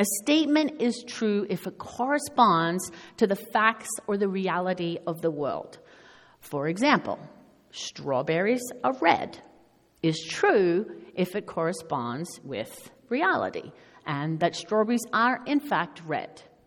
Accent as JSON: {"language": "English", "country": "Australia", "tie": "born or raised there", "moved": "yes", "lives_now": "Canada", "said": "This was my life growing up in Outback Australia, where the deadly brown snakes lived under your house. But now moving to Canada"}